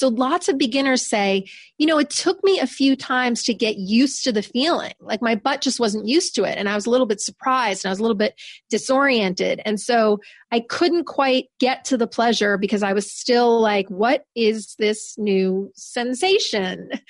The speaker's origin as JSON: {"language": "English", "region": "New York", "country": "United States", "said": "I'm from New York. I'm very direct. That's my style."}